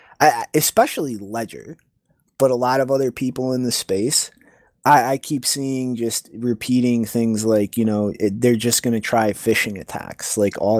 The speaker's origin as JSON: {"language": "English", "country": "Ireland", "said": "Excuse me, I'm Irish."}